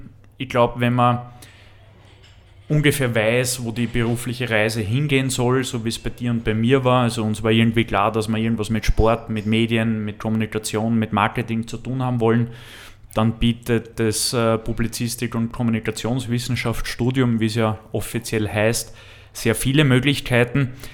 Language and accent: German; Lower Austria, Austria; ich komme ja aus dem Machfeld ursprünglich im Osten Wiens in Niederösterreich.